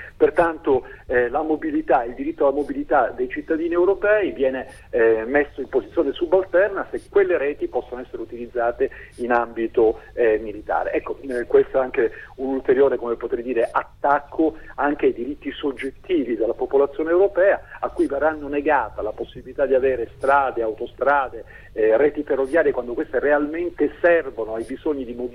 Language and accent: Italian; Sicily, Italy; ma penso nel caso da siciliano l'opposizione al ponte sullo stretto di Messina